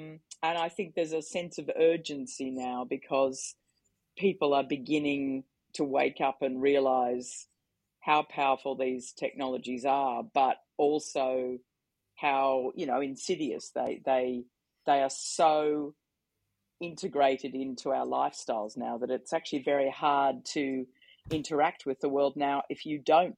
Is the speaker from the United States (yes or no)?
no; Australia; now in London, United Kingdom; as the Aussie in London, I'm sort of sitting here saying, yes, well, that's what you're going to need to do.